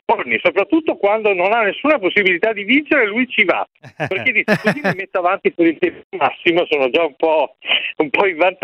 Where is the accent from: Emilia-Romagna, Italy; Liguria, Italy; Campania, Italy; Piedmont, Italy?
Emilia-Romagna, Italy; accent: Ferrarese; con la mia Z ferrarese